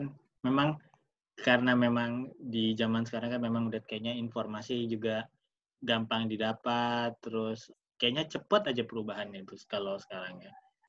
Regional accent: East Java, Indonesia; accent: East Javanese; Wah, ketahuan banget ya aku Jawa Timuran banget ya.

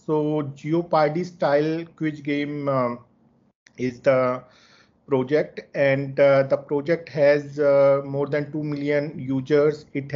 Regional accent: New Delhi, Delhi, India; I am from New Delhi, India.

